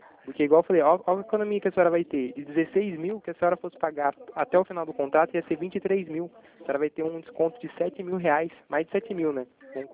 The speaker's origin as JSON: {"language": "Portuguese", "town": "Itatiba", "region": "São Paulo", "country": "Brazil", "said": "eu sou daqui de Itatiba"}